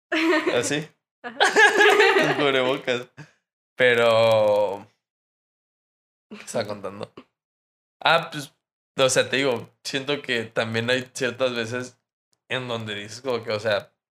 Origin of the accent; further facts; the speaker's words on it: Mexico; porque yo soy barrio mexicano